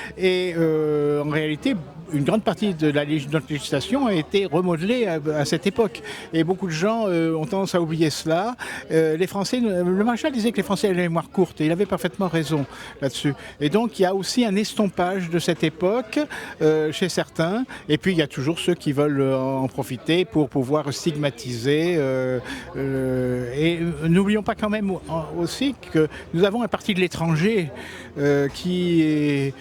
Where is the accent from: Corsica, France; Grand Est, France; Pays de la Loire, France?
Pays de la Loire, France; Nantes; Je viens de Nantes.